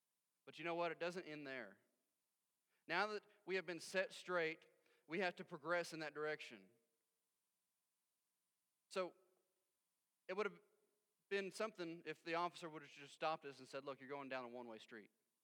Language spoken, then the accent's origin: English; Missouri, United States; They understand that we're from Missouri. We don't have a clue where we're at.